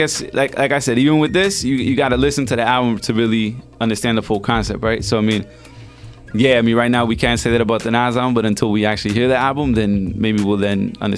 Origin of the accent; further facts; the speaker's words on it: El Salvador; English is a second language; moved away; I'm from El Salvador, born in El Salvador, and I remember listening, you know, to hip-hop, not understanding the language because I didn't speak English or understood it. Once I came here